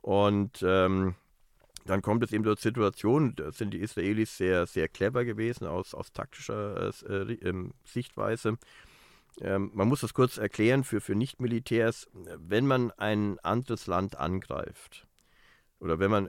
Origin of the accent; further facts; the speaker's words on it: Reutlingen, Baden-Württemberg, Germany; wir kommen ja hier aus dem Senden ja von Reutlingen, das ist so ähnlich wie die Schwäbische Alb.